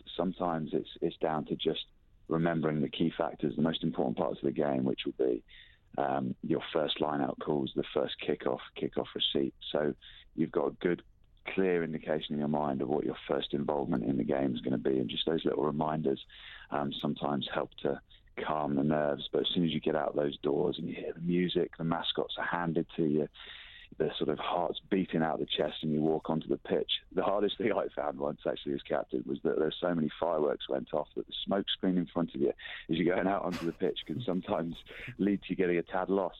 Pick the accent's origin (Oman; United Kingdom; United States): United Kingdom; England; You know, it was heartbreaking as an Englishman to watch.